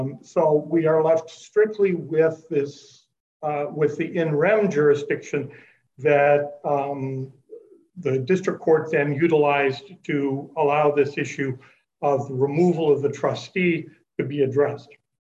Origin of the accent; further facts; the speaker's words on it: Mankato, Minnesota, United States; I'm an attorney from Mankato, Minnesota